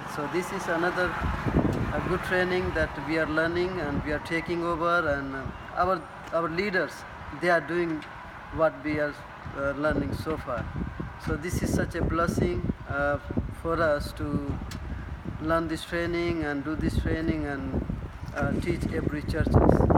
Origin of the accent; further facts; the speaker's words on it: Bodh Gaya, Bihar, India; English is a second language; now in United States; I'm from India, place called Bodh Gaya.